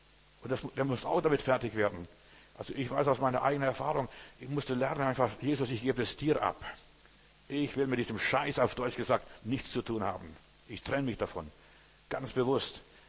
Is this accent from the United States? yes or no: no; Klaipėda, Klaipėda County, Lithuania; Bei uns, ein Osbeke in Memel, wo ich herkomme, plötzlich auf der Straße lag ein halber Mensch.